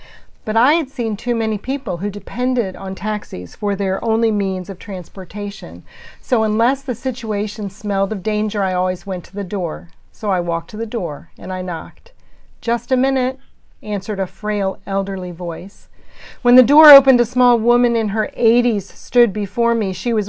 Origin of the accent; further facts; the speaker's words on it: Virginia Beach, Virginia, United States; I met him growing up in Virginia Beach